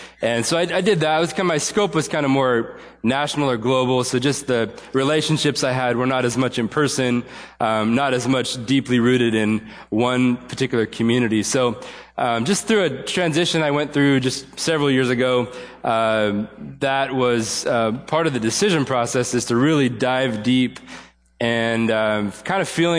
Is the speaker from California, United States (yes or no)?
yes; Woodland, California, United States; So we grew up in Woodland, he and I and my other brother.